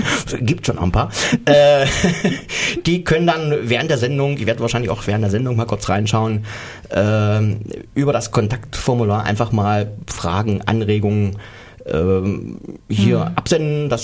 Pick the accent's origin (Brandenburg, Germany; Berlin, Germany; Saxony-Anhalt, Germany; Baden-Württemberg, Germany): Saxony-Anhalt, Germany; Bernburg; wenn ich durch Bernburg, was meine Heimatstadt ist, gelaufen bin